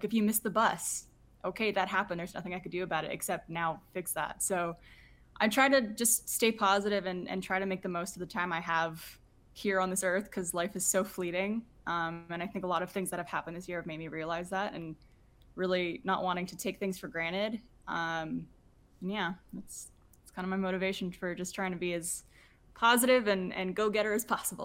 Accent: Ottawa, Ontario, Canada; also born or lived in Montreal; I was born in Montreal, and then I moved to Ottawa when I was a kid, and then I went back to Montreal for college

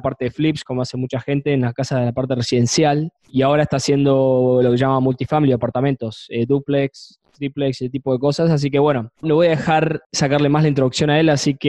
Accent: Buenos Aires, Argentina; No, yo soy nacido y criado en Buenos Aires.

